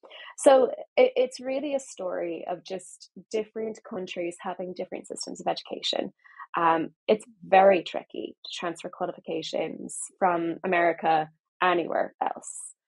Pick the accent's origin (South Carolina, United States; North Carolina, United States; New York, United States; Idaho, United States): North Carolina, United States; also born or lived in Massachusetts; Born and raised in the United States. North Carolina is where I grew up, which is in the South, because that's confusing. And then I went to college in Massachusetts at Mount Holyoke College.